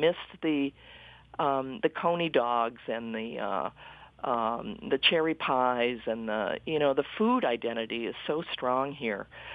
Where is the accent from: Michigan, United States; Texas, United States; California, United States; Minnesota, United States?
Michigan, United States; Detroit; born there; You know, I was born in Detroit and worked in Detroit for many years